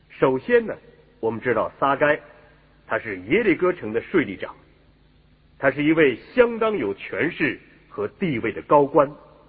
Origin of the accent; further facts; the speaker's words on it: China; 就像我们中国人说的，我们是皇帝的子孙一样。